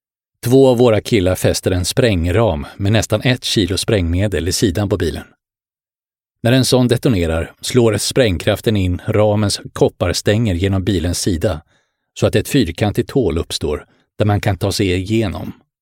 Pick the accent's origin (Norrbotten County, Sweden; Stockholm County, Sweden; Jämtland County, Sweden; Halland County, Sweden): Stockholm County, Sweden; Bro; also born or lived in Helsinki, Finland; Jag föddes i Helsingfors. Min pappa var företagare och vi bodde på Brändö. Efter pappas död flyttade jag med min mamma och storebror till Stockholms förorten Bro på min 6-årsdag. Där började jag i skolan i en finskspråkig klass. Jag var invandrare